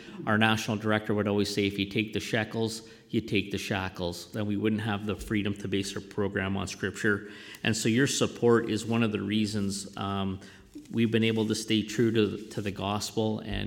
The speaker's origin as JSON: {"language": "English", "town": "Edmonton", "region": "Alberta", "country": "Canada", "said": "I'm from Edmonton, Alberta."}